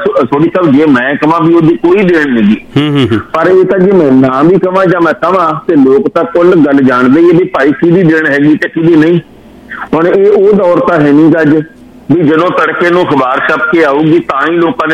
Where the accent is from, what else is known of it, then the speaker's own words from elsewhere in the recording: Punjab, India; ਤੇ ਅਸੀਂ ਪੰਜਾਬੀ ਹਾਂ